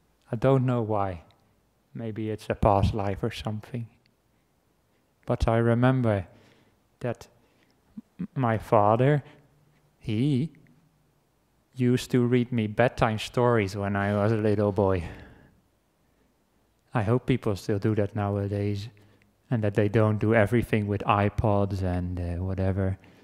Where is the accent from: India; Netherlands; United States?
Netherlands; I come from the Netherlands